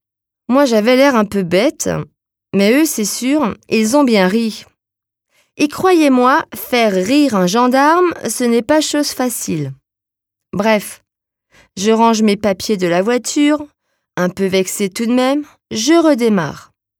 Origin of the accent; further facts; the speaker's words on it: Grand Est, France; Chez nous en Alsace, le plus gros des festivités avait commencé fin janvier